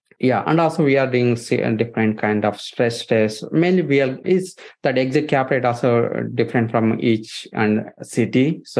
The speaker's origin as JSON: {"language": "English", "country": "India", "second_language": "English", "moved": "as an adult", "lives_now": "United States", "said": "So basically, I came from India. So originally from India and came to US in 2007, around 2007 time."}